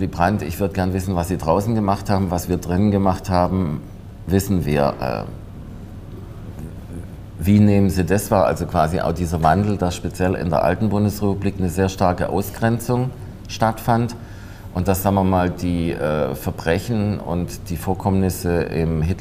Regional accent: Tübingen, Baden-Württemberg, Germany; Ich komme aus Tübingen

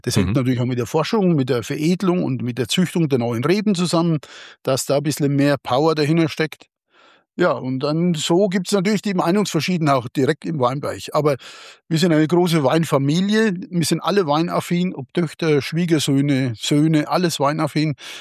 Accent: Eusenheim, Bavaria, Germany; wir haben bei uns in Eusenheim auch noch eine klassische fränkische Dorfgastwirtschaft betrieben, also sprich meine Eltern. Ich bin dort aufgewachsen mit ganz vielen Senioren

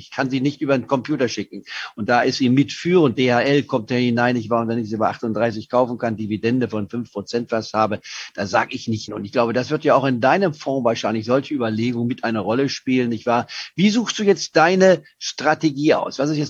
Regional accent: Leipzig, Saxony, Germany; born there; ich bin ja in Leipzig geboren vor 78 Jahren

